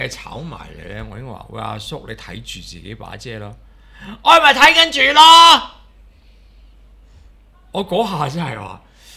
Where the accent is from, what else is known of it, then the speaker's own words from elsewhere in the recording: Hong Kong; 我哋香港人嚇、啊、就唔會咁樣